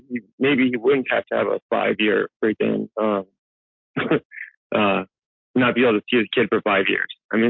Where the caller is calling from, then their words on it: St. Petersburg, Florida, United States; I'm in St. Petersburg, Florida.